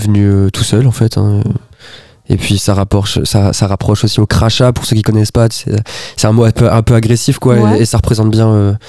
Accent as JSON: {"language": "French", "region": "Hauts-de-France", "country": "France", "tie": "born or raised there", "said": "C'est là où je traîne, c'est là où j'ai grandi"}